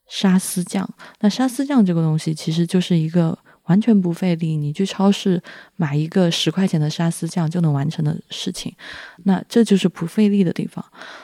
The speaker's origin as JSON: {"language": "Chinese", "region": "South China", "country": "China", "tie": "born or raised there", "said": "因为我不是一个东北长大的人，我是一个南方长大的人"}